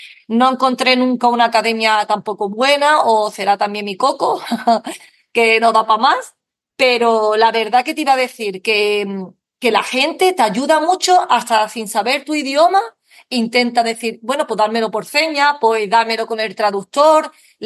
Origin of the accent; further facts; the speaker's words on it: Andalusia, Spain; cuando llego a mi pueblo, que mi pueblo es muy cerrado porque somos de Cádiz, más cerrados